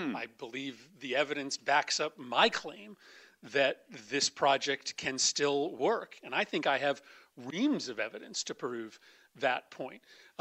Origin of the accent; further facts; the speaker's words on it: Connecticut, United States; I grew up in Connecticut with two U.S. senators, right?